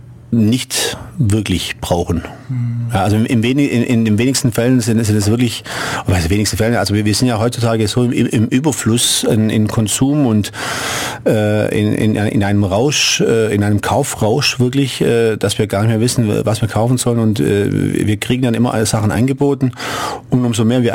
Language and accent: German; Italy; Das weiß ich als Italiener, klar.